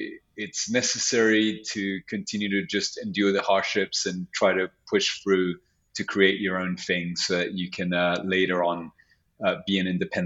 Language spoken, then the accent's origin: English; London, United Kingdom; also born or lived in Santiago, Chile; I was raised in London